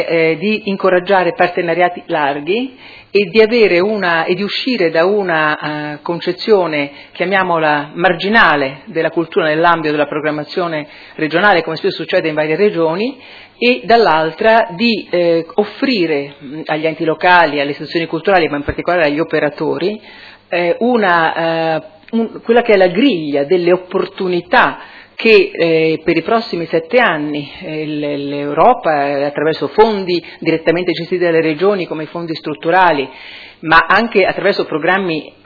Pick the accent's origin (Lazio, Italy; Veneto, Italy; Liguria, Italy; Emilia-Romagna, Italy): Lazio, Italy; Rome; Io nella mia città, io vengo da Roma